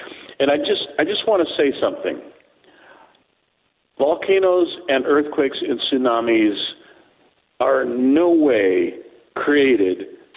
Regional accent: San Diego, California, United States; You're in California, and I'm from San Diego

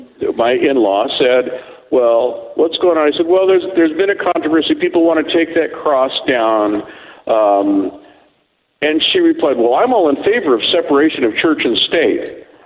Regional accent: San Diego, California, United States; I am from San Diego, and I visit there frequently

